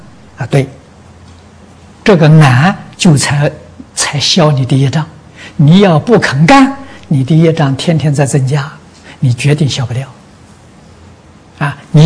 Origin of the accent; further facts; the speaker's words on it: Lujiang, Anhui, China; 我的家乡呢安徽庐江啊也给他建一个纪念堂啊